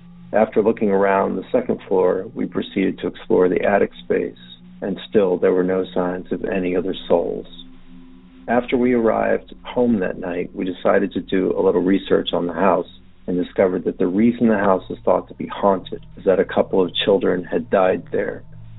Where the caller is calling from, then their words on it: Maryland, United States; I'm calling from Montgomery County, Maryland, positioned between where the Goatman prowls and the Snallygaster roams.